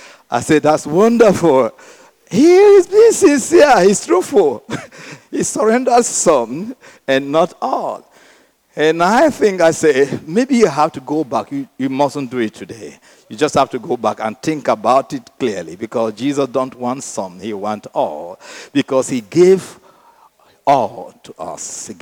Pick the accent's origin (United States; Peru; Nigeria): Nigeria; Sometimes we look at our nation, we say, I'm from Nigeria, we say, where are we going?